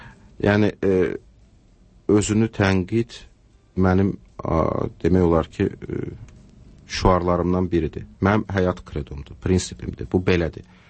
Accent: Baku, Azerbaijan; Ki, mən məsələn, Sovetskada da olub böyümüşəm.

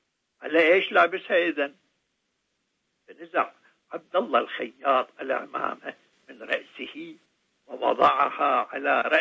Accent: Iraq; اسم شائع عندنا في العراق

